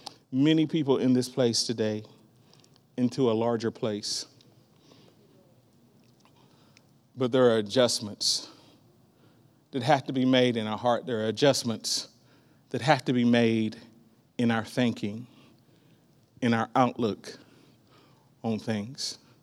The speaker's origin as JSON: {"language": "English", "region": "Virginia", "country": "United States", "moved": "yes", "lives_now": "Oklahoma, United States", "said": "When I came to Oklahoma from Virginia, I was in a pretty much predominantly black environment."}